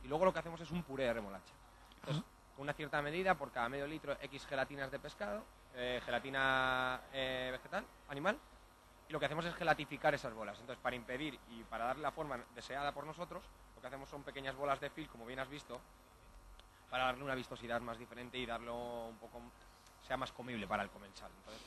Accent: Castilla-La Mancha, Spain; yo vengo de La Mancha, y bueno, pues hemos querido traer un poco aquí también de la tierra.

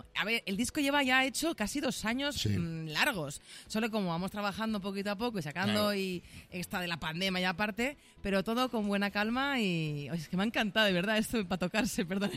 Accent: Mexico; now in Spain; Pero vengo de México, vengo de Latinoamérica y allí todo es muy sentido.

